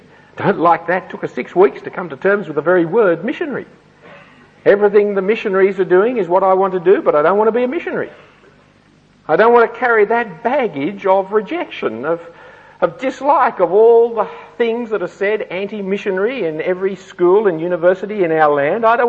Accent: Australia; I'm an Australian. I'm a fifth or sixth, seventh generation Australian.

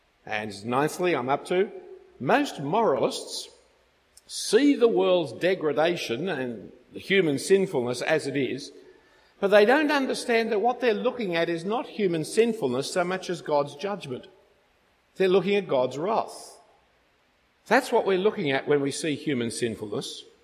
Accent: Australia; we're all suffering the pleasures and joys of being an Australian and the embarrassments and shames of being an Australian.

